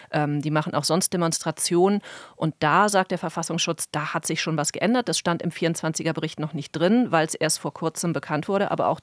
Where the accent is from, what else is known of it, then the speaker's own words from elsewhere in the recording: Rhineland, Germany; war ich in meiner alten Heimat im Rheinland